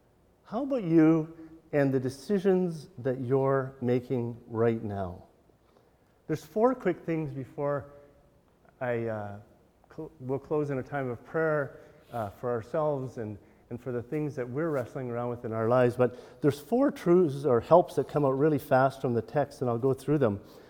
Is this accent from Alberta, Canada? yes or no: no; Metchosin, British Columbia, Canada; when I was a kid growing up on Vancouver Island in Machosen, you might know where that is between Souk and Victoria